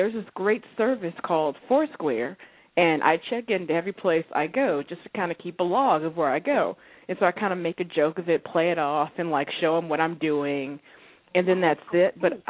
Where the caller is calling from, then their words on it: Alameda, California, United States; I'm calling from Alameda, California.